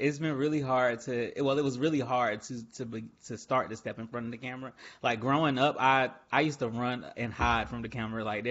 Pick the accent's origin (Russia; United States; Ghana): United States; Atlanta, Georgia; now in Raleigh, United States; So yeah, I'm from Atlanta originally. I am currently living in Raleigh, North Carolina.